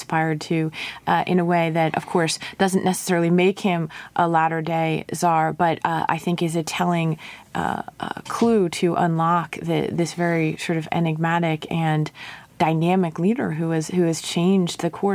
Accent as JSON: {"language": "English", "town": "Montclair", "region": "New Jersey", "country": "United States", "tie": "born or raised there", "said": "I grew up in Montclair, New Jersey."}